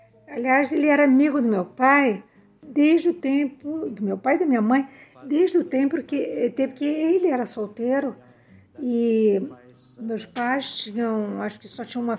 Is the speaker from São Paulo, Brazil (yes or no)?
yes; São Paulo, Brazil; born there; quando eu nasci em São Paulo.